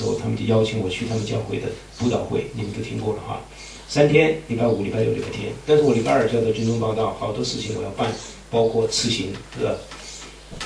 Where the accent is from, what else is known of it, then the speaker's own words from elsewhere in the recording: China; 我们中国人很喜欢写标语哈